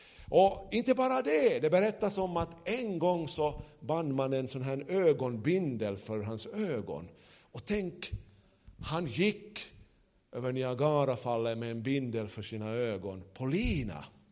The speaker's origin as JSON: {"language": "Swedish", "town": "Porvoo", "region": "Uusimaa", "country": "Finland", "tie": "born or raised there", "said": "jag är ju uppvuxen i Borgå, så det, man kommer till Sibbo, så det är ju inte så långt ifrån"}